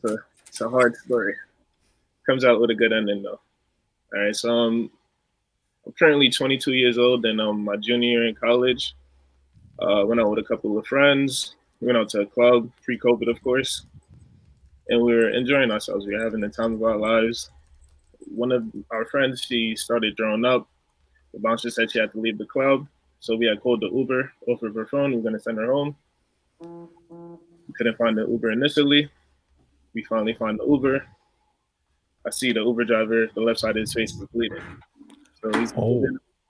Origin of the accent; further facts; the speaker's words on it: New York, United States; I grew up in New York and we always like the latest fashion.